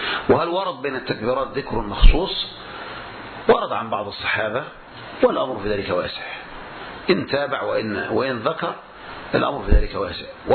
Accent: Egypt; لكن عندنا في مصر والبلاد الأخرى، يأتون ببعض الناس يؤجرونهم فيقرون حول المقبرة

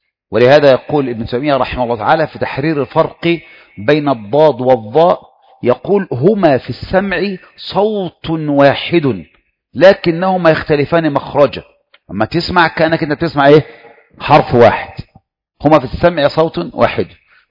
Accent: Egypt; عندنا كمصريين

